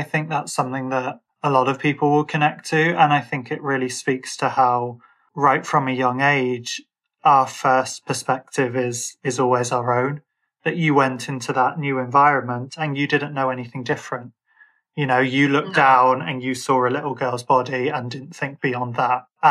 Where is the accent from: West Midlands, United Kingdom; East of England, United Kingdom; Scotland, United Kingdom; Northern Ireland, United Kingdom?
West Midlands, United Kingdom; Birmingham; I'm Irish or that I'm from Birmingham. And so I might sound a bit like I'm from London to some people, but I'm not.